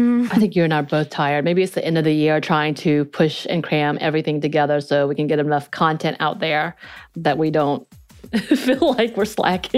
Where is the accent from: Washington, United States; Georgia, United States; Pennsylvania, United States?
Georgia, United States; accent: North Georgia mountain; I then had a North Georgia mountain accent on top of my Korean accent, which helped develop my pronunciation inabilities